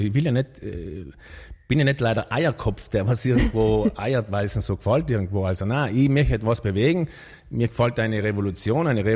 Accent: Trentino-Alto Adige, Italy; Grundsätzlich sind wir Südtiroler ja relativ ein braves Volk.

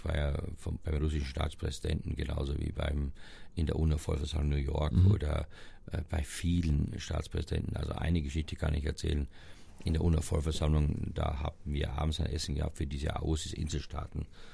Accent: Styria, Austria; ich komme aus der Oststeiermark

